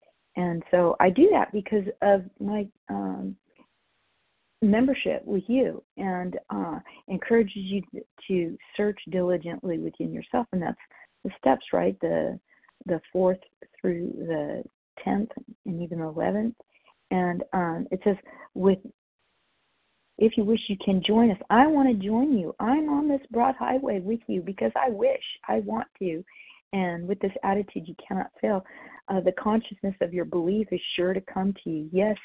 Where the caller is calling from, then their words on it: California, United States; from California, grateful recovering compulsive overeater.